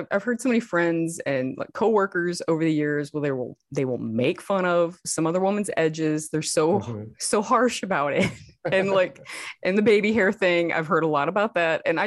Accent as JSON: {"language": "English", "town": "Detroit", "region": "Michigan", "country": "United States", "said": "I'm from Downriver, Detroit."}